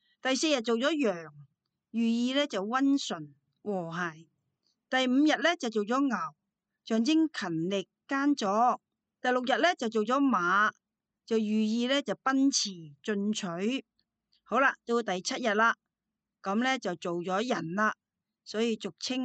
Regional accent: Guangdong, China

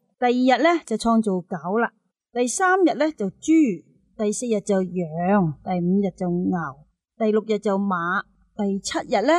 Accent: Hong Kong; 我哋香港人咧，中意及底粥。

